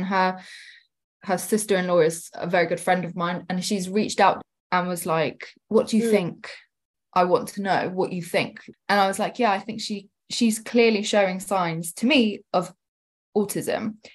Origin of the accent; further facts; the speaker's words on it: Kosovo; English is a second language; I come from Kosovo. It's like Eastern European country